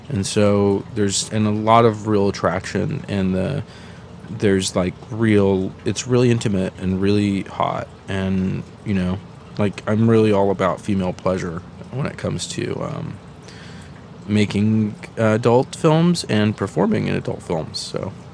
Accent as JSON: {"language": "English", "country": "Palestine", "also_born_or_lived": "Saudi Arabia", "said": "I'm Palestinian. I was born in Saudi Arabia."}